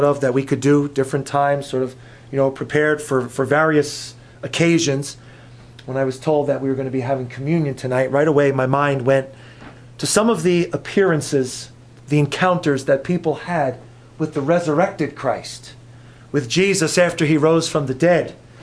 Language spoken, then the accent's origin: English; New Jersey, United States; I'm sorry, I'm from New Jersey, and we have a tendency to do that.